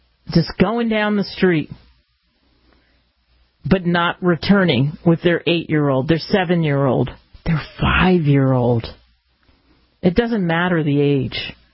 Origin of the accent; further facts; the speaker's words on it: Philadelphia, Pennsylvania, United States; Philly, my hometown. I grew up 15 minutes from downtown.